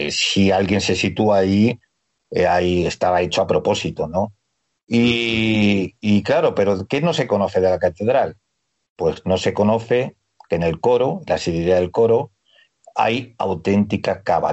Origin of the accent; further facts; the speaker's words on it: Toledo, Castilla-La Mancha, Spain; aparte de que soy un toledano de pro